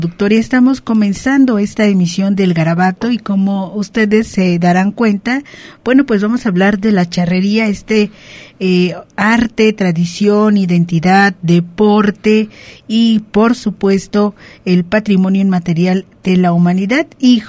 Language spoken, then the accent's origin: Spanish; Mexico